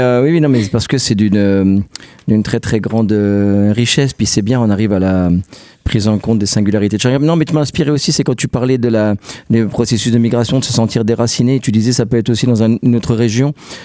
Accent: Grand Est, France; quand j'ai grandi au Champ de Bœuf

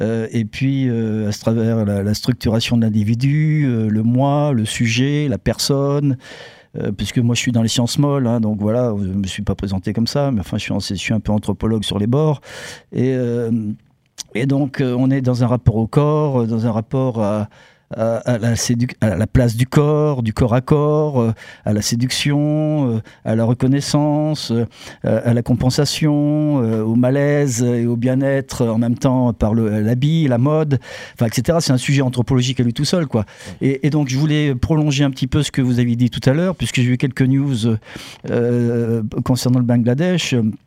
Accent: France; Ça nous rappelle le 19e siècle chez nous en France, quoi.

